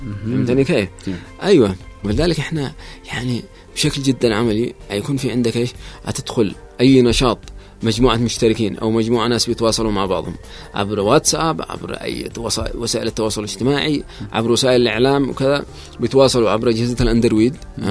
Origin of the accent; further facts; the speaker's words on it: Yemen; ممكن واحد يتابع أكثر من مؤسسة عندنا في اليمن